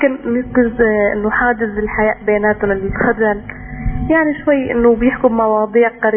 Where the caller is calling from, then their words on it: Aleppo, Aleppo Governorate, Syria